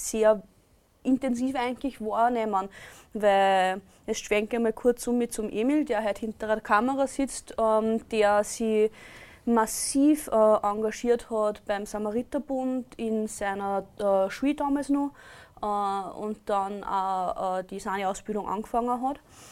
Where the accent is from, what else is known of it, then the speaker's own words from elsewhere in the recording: Austria; Wir sind Österreicher und Wien passiert.